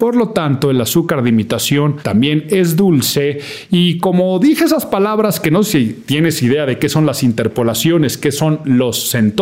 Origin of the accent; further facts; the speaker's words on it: Mexico; En México, en mi país, ya empiezan las campañas